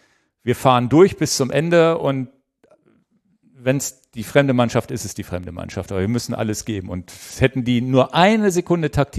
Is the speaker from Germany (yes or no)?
yes; Germany; also irgendwie bin ich ja auch ein Bora-Fan. als Deutscher in Anführungsstrichen